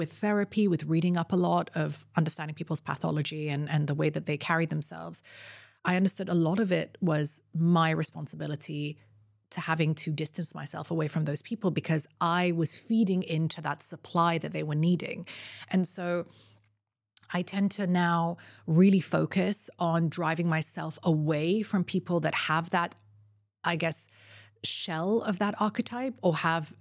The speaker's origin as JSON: {"language": "English", "country": "United Arab Emirates", "said": "So I'm half Emirati, half Syrian. It was probably one of the first identity markers that I announced myself"}